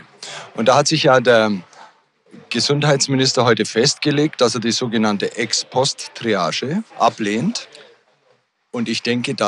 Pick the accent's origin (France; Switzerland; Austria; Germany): Germany; Bavaria; Ich komme ja aus Bayern